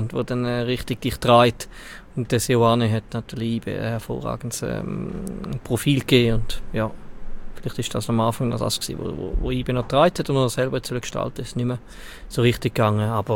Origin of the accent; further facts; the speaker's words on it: Valais, Switzerland; Gut als Walliser.